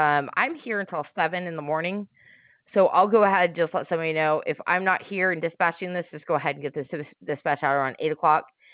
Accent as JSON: {"language": "English", "town": "San Diego", "region": "California", "country": "United States", "tie": "born or raised there", "said": "I used to be. I grew up in San Diego."}